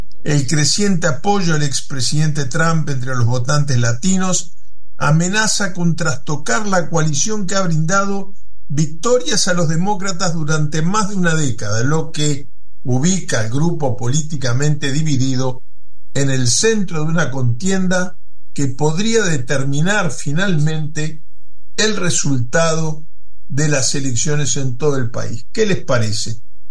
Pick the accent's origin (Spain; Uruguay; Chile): Uruguay; yo soy uruguayo y ustedes argentinos